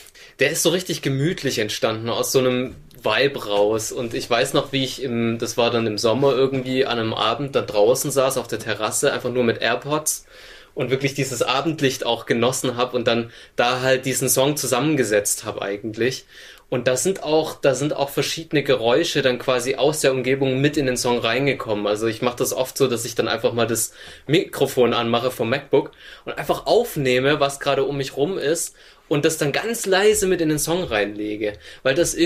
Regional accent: Stuttgart, Baden-Württemberg, Germany; bin aus Stuttgart

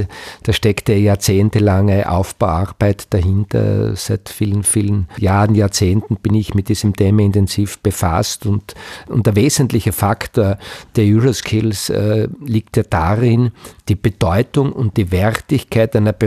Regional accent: Knittelfeld, Styria, Austria; ich bin fast geboren in Knittelfeld, also kurz vorort von Knittelfeld, lebe mein ganzes Leben mit Unterbrechungen, Schulausbildung, auch beruflich, mehr oder weniger in Knittelfeld. Ich lebe gern dort, das sind auch meine Wurzeln.

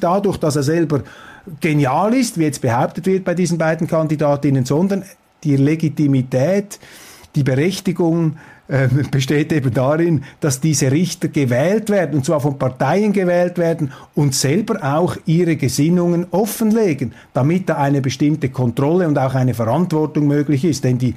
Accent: Switzerland; Als Schweizer sehen wir das etwas kritischer. Bei uns ist das Volk das oberste Verfassungsgericht.

